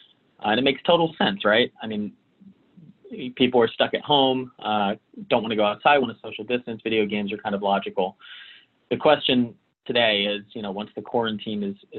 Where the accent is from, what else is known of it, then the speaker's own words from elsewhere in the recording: Alabama, United States; now in Boston, United States; I went to school at Auburn, which is in the state of Alabama, before I moved up to Boston, like a whole different world. So as a Southerner from a smaller city